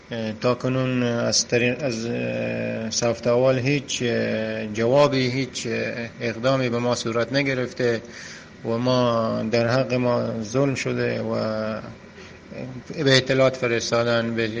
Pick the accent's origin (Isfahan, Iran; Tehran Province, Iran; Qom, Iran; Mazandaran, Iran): Mazandaran, Iran; ما هم ایرانی هستیم، اهل همین ایران هستیم، اهل مازندران هستیم